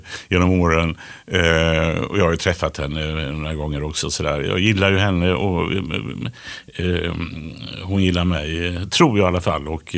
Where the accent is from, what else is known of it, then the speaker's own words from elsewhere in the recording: Gothenburg, Västra Götaland County, Sweden; Det var väl min uppväxt i Biskopsgården.